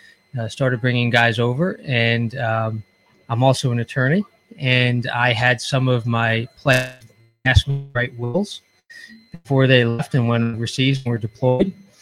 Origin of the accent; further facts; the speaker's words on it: Easton, Pennsylvania, United States; I'm from Easton, Pennsylvania, which is the Lehigh Valley, about an hour northeast of here.